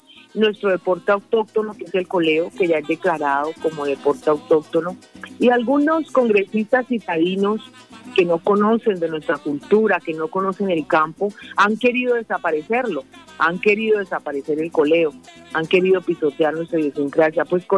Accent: Meta, Colombia; No solamente hablo por el Meta, que soy hija del Meta, pero siempre me presento como la senadora del Meta y la Orinoquia.

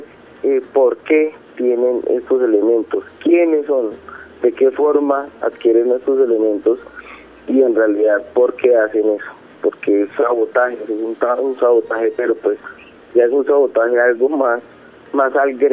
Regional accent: Bogotá, Colombia; Yo soy de Bogotá.

